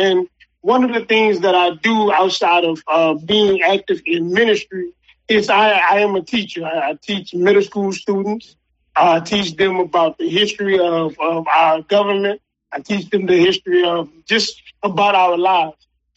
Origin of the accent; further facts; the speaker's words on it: New Orleans, Louisiana, United States; I'm born and raised in New Orleans. My parents really loved New Orleans, so they stayed in New Orleans pretty much all their lives. And I've stayed in New Orleans all my life.